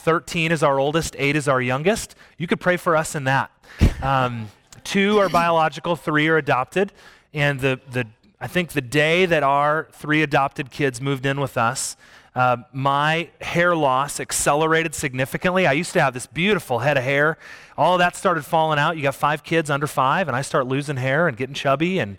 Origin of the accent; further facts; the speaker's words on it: South Dakota, United States; I'm from South Dakota. You live in South Dakota, you got to drive a pickup.